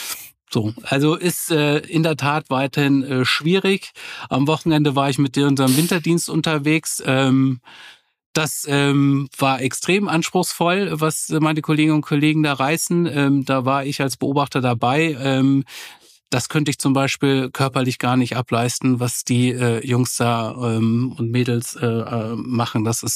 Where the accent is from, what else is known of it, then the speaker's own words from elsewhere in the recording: Southern Germany, Germany; now in Northern Germany; was mir hier in Norddeutschland als Süddeutscher sehr fehlt, das sind die Berge.